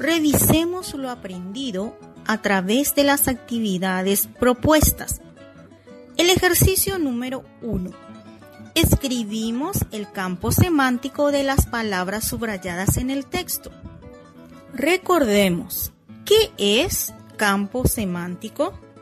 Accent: Chontal, Cajamarca, Peru; Provengo del distrito de Chontal, provincia de Jaén, región Camajarca.

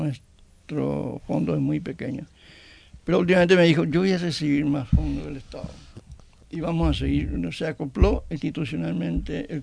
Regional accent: Paraguay; nuestra contribución como cultura paraguaya.

